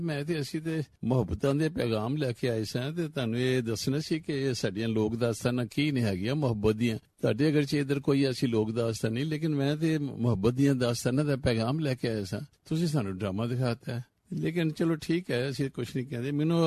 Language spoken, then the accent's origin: Punjabi; Jora Chhatra, Punjab, India; ਇੰਨੀ ਦੇਰ 'ਚ ਸਾਡੇ ਪਿੰਡ ਜੋੜਾ ਛਤਰਾ, ਤਹਿਸੀਲ ਜ਼ਿਲ੍ਹਾ ਗੁਰਦਾਸਪੁਰ